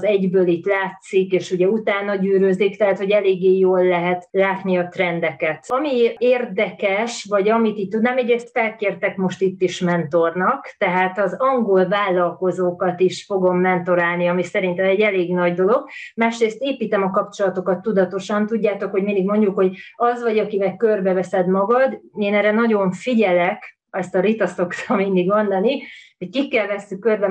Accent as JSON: {"language": "Hungarian", "country": "Hungary", "moved": "as an adult", "said": "úgymond bevándorló vagyok, tehát hogy nem csak, hogy nincsenek kapcsolataim ismerőseim, de én egy külföldi vagyok, aki ide jött, ráadásul Magyarországról."}